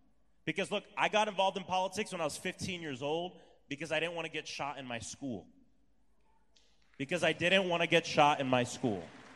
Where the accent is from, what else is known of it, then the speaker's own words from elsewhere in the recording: Florida, United States; but because in my home state, many of us have been engaged in a hard fight.